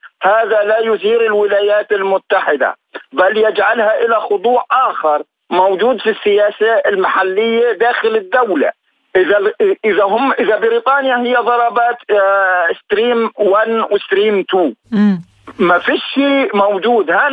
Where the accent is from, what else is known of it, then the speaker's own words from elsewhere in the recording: Palestine; أنا بحكي كفلسطيني.